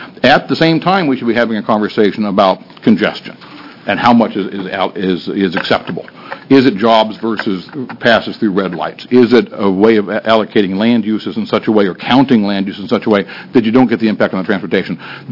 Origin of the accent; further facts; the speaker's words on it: Culver, Oregon, United States; I grew up in Culver and used to play ball against Maupin